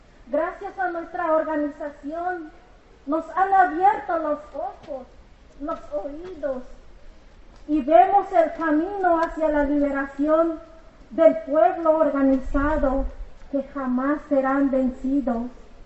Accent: Canadá, Chiapas, Mexico; Spanish is a second language; vengo del pueblo de Canadá, del municipio autónomo Rubén Jaramillo, mi lengua es sol.

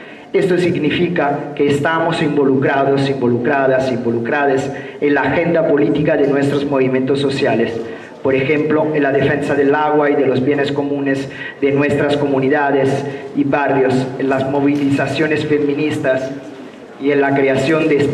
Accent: Italy; Spanish is a second language; now in Mexico; como somos de origen italiano y vivimos y luchamos en México

